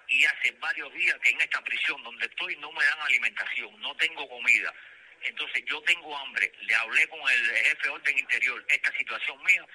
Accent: Cárdenas, Matanzas, Cuba; Sí, Cárdenas Matanzas.

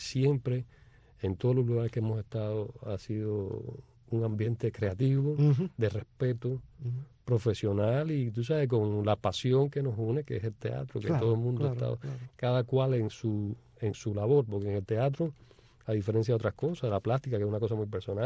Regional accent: Camagüey, Cuba; moved away as an adult; also born or lived in Havana / Venezuela; Sí, viví toda mi niñez ahí hasta que me fui a estudiar a La Habana.

